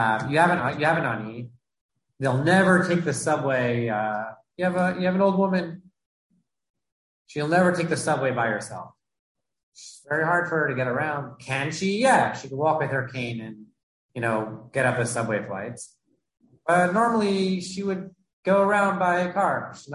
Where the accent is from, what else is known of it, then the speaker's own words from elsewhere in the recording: Queens, New York, United States; let's say, growing up in Queens, I never took a car service, right? I took a subway wherever I had to go.